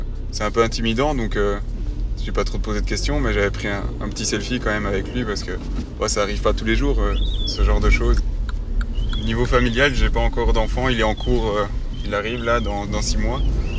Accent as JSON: {"language": "French", "town": "Namur", "region": "Wallonia", "country": "Belgium", "said": "Au départ, je viens de Namur, moi, donc... c'est pas la même chose de conduire dans Bruxelles."}